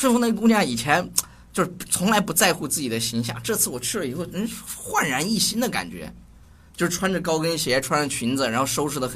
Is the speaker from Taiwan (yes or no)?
no; China; 反正我们中国人有钱呗。